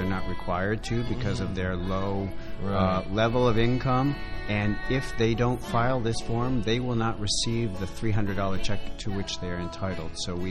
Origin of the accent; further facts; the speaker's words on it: Ohio, United States; now in New York, United States; Okay, so I'm from Ohio and I lived in New York for 30 years now.